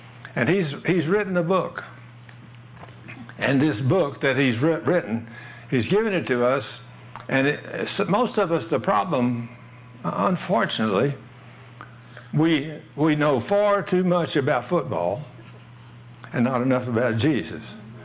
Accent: Dallas, Texas, United States; And I said, yes, I'm from Dallas.

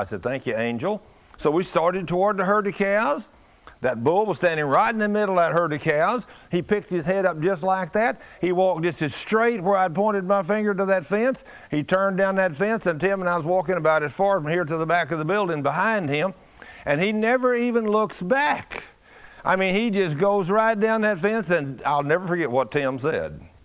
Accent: Texas, United States; if you've ever been to Texas, you know where I come from. I'm from Texas. And I'm not ashamed of that.

